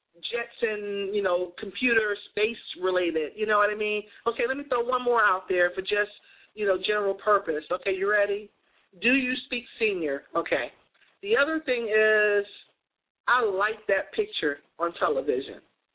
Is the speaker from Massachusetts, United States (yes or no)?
yes; Boston, Massachusetts, United States; For instance, I'm from Boston, Massachusetts, and I drive a car, right? So everybody says things with a K, and my accents fluctuate